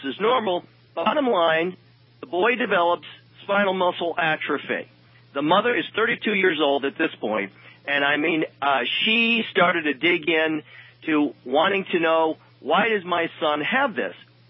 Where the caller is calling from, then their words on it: New York, United States; I'm calling from upstate New York